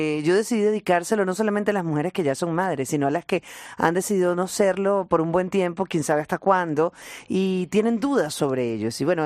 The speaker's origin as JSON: {"language": "Spanish", "country": "Venezuela", "said": "yo soy venezolana"}